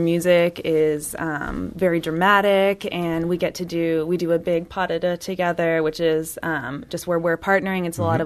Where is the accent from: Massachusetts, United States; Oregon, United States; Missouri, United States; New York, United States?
Oregon, United States; Portland; Yep, I'm from Portland, Oregon.